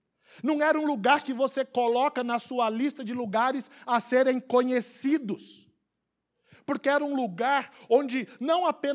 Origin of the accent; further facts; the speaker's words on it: Guarulhos, São Paulo, Brazil; Eu sou de Guarulhos, então eu vou usar minha cidade para ninguém ficar ofendido, né?